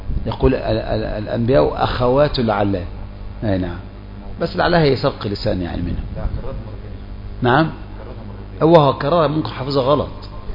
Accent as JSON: {"language": "Arabic", "country": "Egypt", "said": "اخواتك عندنا في مصر الولد هيجيب مين، الذكور بس ولا الذكور والاناث؟"}